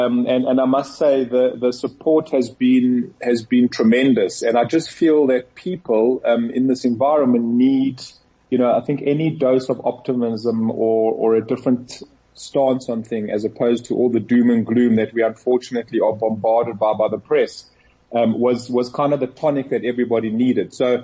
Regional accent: South Africa; we as South African entrepreneurs, actually the playing field is not as bad as we think.

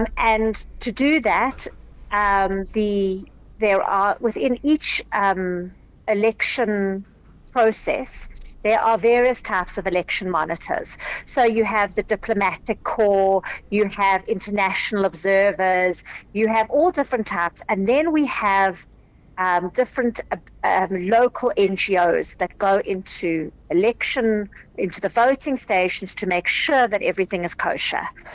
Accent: South Africa; it's actually quite uplifting and inspiring as a South African to be part of that process.

